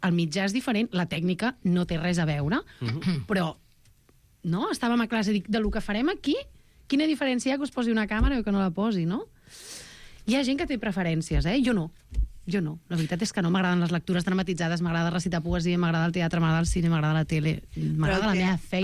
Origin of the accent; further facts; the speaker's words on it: Sabadell, Catalonia, Spain; Jo anava al centre parroquial Sant Vicenç del meu barri, de la Creu Alta de Sabadell